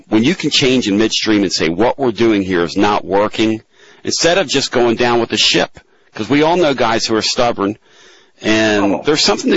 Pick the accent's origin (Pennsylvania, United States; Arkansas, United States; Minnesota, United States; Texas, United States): Pennsylvania, United States; when I was a kid growing up outside of Philadelphia